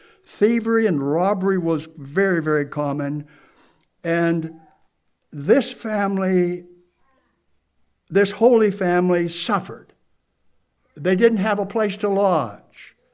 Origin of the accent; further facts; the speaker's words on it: Williamsburg, Pennsylvania, United States; born there; I was born in Williamsburg. People say, Williamsburg, Virginia? No, just a little town, Williamsburg, Pennsylvania.